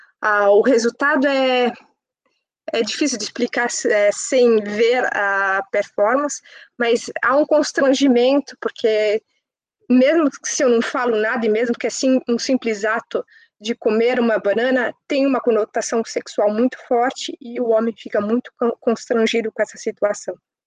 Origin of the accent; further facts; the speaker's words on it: Brazil; Como eu sou brasileira, eu sempre fui muito associada